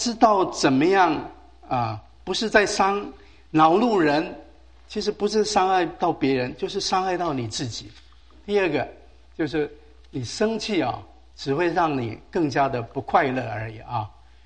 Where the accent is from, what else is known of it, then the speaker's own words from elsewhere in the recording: Chiayi County, Taiwan; 那他就在嘉义的一个水上教会啊，那个地方叫水上教会啊。那个地方离我家乡不远啊